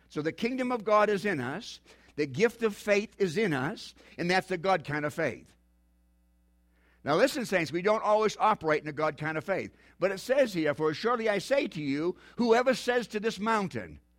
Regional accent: Concord, New Hampshire, United States; born there; I was born in Concord, New Hampshire.

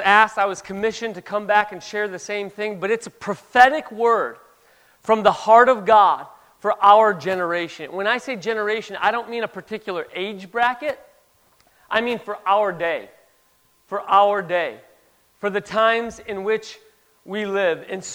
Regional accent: Monroe, North Carolina, United States; I'm from North Carolina, Monroe, North Carolina.

